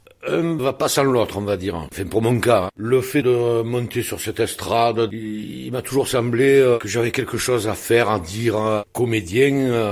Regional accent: Provence-Alpes-Côte d'Azur, France; Moi, je suis provençal

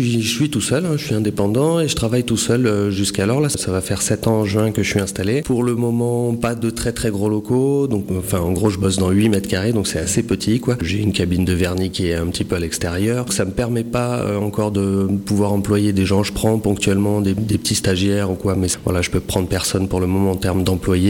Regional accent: Gap, Provence-Alpes-Côte d'Azur, France; Oui, je suis originaire de Gap. Moi, je suis né ici, je suis parti un petit peu pour les études et puis j'ai décidé de revenir m'installer ici

